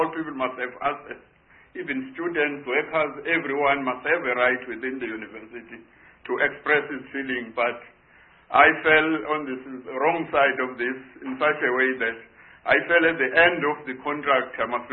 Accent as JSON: {"language": "English", "town": "Durban", "region": "KwaZulu-Natal", "country": "South Africa", "tie": "born there", "said": "I was born in 1947 in Durban, I studied up to matric"}